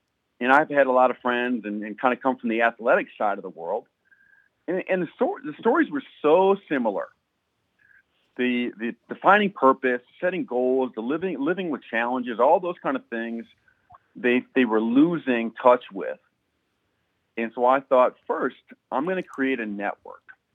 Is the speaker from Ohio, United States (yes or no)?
no; Wisconsin, United States; I felt like it was time to bring it to my home state. And I thought we were primed and ready to do it. And I tell you what, I'm still a little bit in awe of how Wisconsin has turned out.